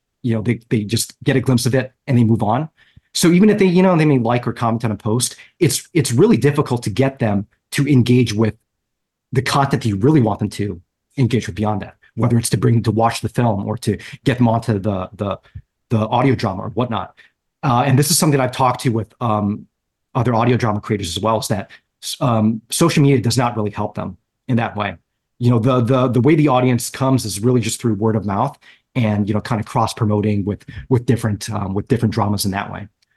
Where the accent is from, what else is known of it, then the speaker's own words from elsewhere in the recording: New Jersey, United States; now in New York, United States; I went to school at NYU. I grew up in Jersey. I've just been in this area my entire life.